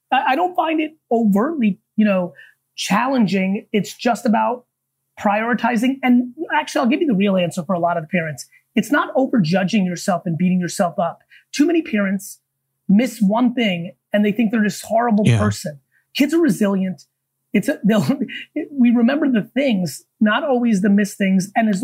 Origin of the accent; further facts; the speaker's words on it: New Jersey, United States; I was born in the, I was growing up in New Jersey in the 80s.